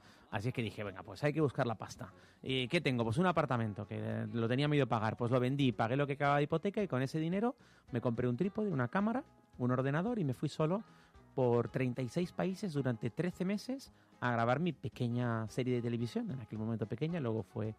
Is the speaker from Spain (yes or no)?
yes; Canary Islands, Spain; yo vivo en Tenerife, soy tinerfeño. Vivo en La Orotava y tengo un apartamentito pequeño en un edificio viejo.